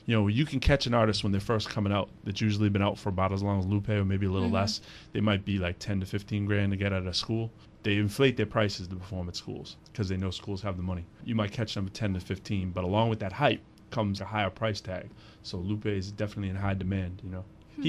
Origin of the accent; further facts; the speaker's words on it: Lowell, Massachusetts, United States; now in Cambridge, United States; I'm from Lowell originally. From Lowell, Mass. I moved to Cambridge about 7 years ago.